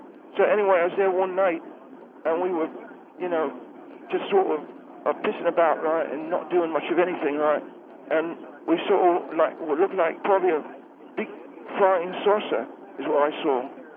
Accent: South West England, United Kingdom; I come from England myself. I'm also from the Wiltshire area.

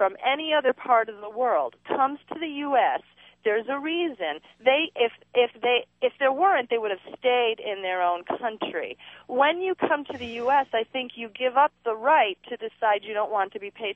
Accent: United States; first-generation Italian immigrant here in the States. My parents moved over when I was only five. I grew up in America, so I consider myself more American.

